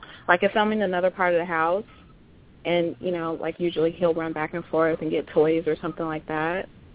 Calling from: Chicago, Illinois, United States; Hi, Ms. Blue. … I'm calling from Chicago.

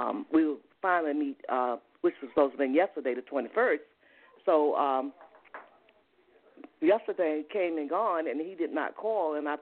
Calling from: Atlanta, Georgia, United States; I'm calling from Atlanta.

